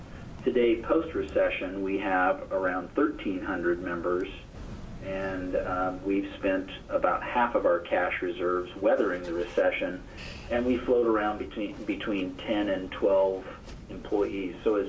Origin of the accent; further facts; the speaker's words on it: Grants Pass, Oregon, United States; I grew up in Grants Pass. My parents owned the farmer's market store